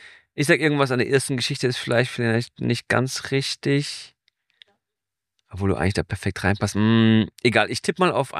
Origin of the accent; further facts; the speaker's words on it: Hanover, Lower Saxony, Germany; ich komme aus Hannover